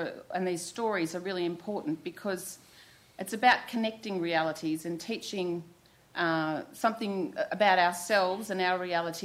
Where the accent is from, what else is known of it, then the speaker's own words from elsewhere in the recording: Australia; I'm an Australian journalist writing largely for an Australian audience